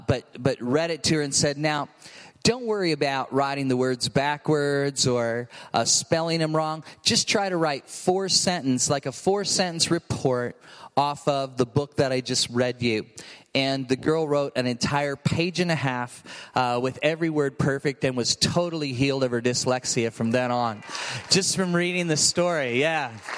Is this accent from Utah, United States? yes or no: no; Vacaville, California, United States; I come from Vacaville, California, and I partner in the leadership of the Mission Church there in Vacaville